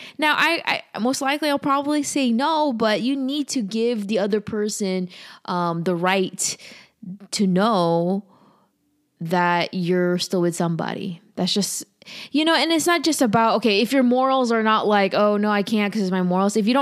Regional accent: California, United States; now in Los Angeles, United States; I'm here in LA with a double digit, like maybe 56 degrees. I was originally from NorCal.

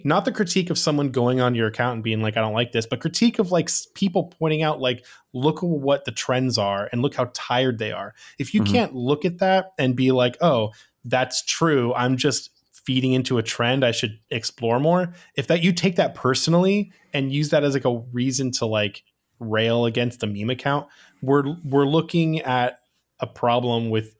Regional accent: California, United States; yeah, I'm from California.

